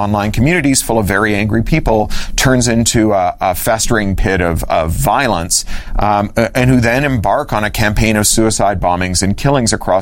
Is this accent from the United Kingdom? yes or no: no; Canada; I'm a Canadian, like all the best Americans.